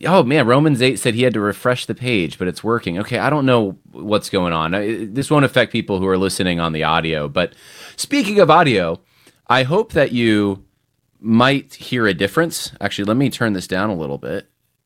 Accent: Van Nuys, California, United States; born there; My family's from there. I was born in Van Nuys

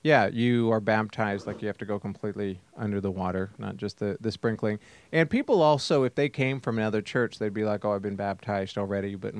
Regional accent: the West, United States; also born or lived in Germany; Particularly I grew up in the West where everybody knows their neighbor.

